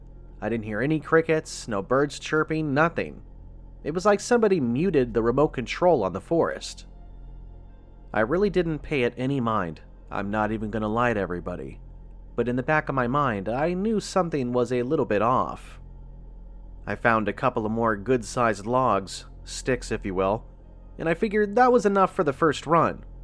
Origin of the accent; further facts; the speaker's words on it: Clarksville, Tennessee, United States; I'm originally from Clarksville, which is just east of the LBL. My family would often take camping trips and boating trips out that direction.